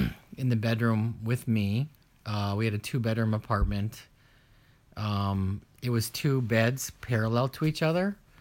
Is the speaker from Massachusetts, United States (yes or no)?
yes; Greenfield, Massachusetts, United States; When I was a child, I grew up in Greenfield, Massachusetts, which is in western Massachusetts. It's a very rural area.